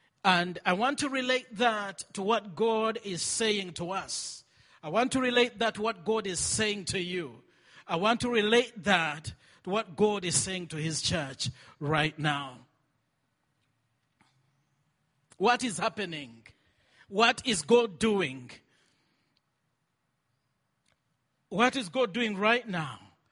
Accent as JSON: {"language": "English", "country": "Uganda", "said": "I come from Uganda, East Africa."}